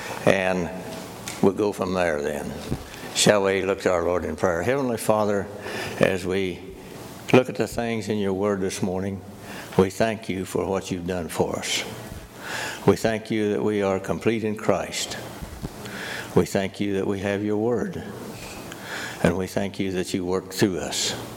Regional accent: Ridge Farm, Illinois, United States; I come from Ridge Farm, Illinois. And I am a farmer

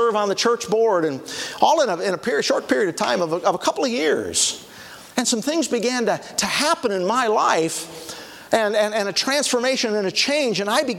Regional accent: Genoa City, Wisconsin, United States; I grew up in a Grace Church, born and raised in Genoa City and part of that ministry there.

